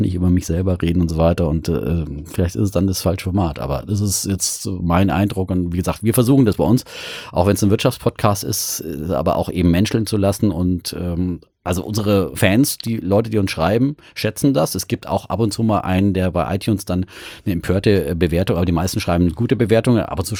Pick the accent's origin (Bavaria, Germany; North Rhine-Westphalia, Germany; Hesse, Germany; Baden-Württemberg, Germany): Bavaria, Germany; accent: Middle Franconian; da musste ich erst mein rollendes R abtrainieren und meinen mittelfränkischen Dialekt